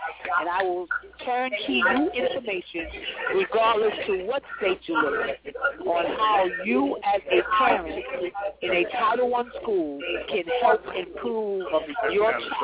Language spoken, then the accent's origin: English; New York City, New York, United States; I am coming from the Empire State of New York, and in particularly New York City, where we have 1.2 million children in public school.